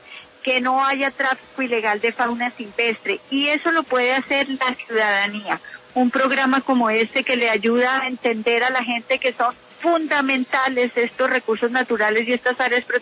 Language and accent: Spanish; Colombia; pero en la que sí nosotros podemos incidir como colombianos si logramos frenar la deforestación